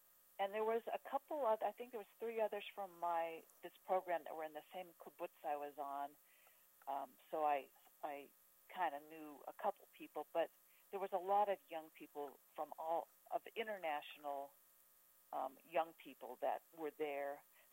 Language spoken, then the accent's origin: English; Philomath, Oregon, United States; other than I grew up near Oregon State. Philomath is near Corvallis